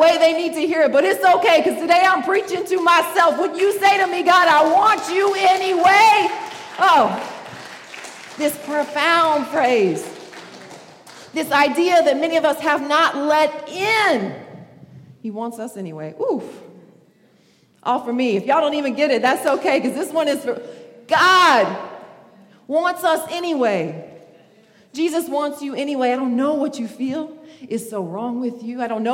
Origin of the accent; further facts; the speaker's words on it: the South, United States; Now, I like this because I'm from the South. Anybody got any Southerners in here?